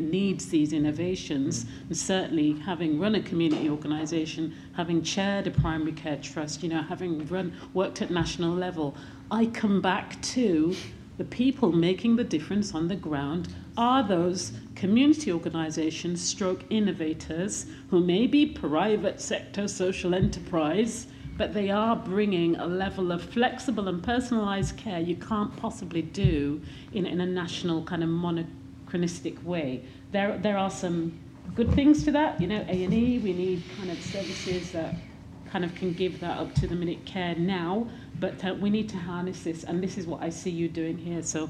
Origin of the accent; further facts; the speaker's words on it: Leeds, Yorkshire and the Humber, United Kingdom; You know, I'm from Leeds.